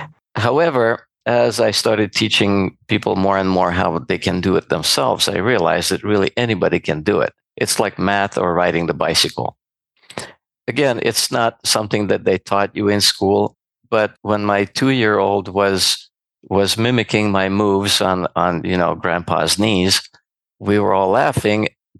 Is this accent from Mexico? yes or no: no; Serbia; English is a second language; I was born and raised in Yugoslavia in a Hungarian family, educated parents